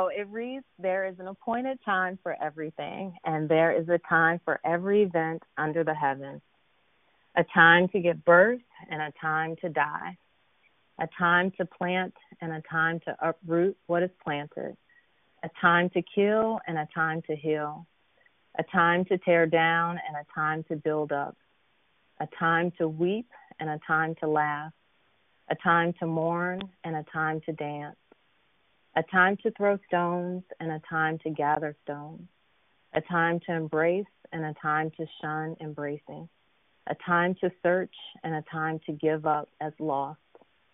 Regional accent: Michigan City, Indiana, United States; But I was born and raised in Michigan City, Indiana.

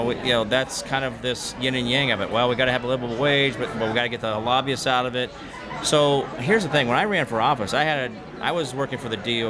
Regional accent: Kansas, United States; So my show's in Connecticut. It sounds kind of weird. I'm from Kansas.

